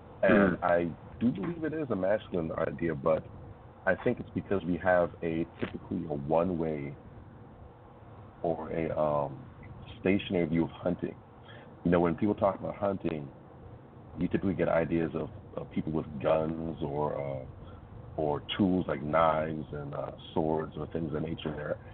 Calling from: Miami, Florida, United States; I'm calling from Miami, Florida.

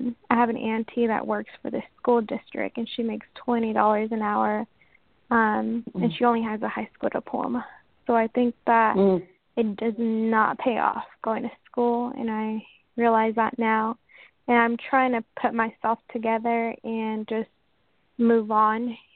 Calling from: Washington, United States; From Washington State.

